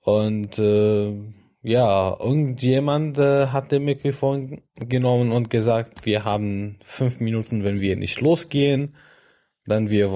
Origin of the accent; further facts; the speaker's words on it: Damascus, Damascus Governorate, Syria; German is a second language; moved away as an adult; Also meine Familie kommt aus Homs. Ich bin in Damaskus geboren und dort aufgewachsen.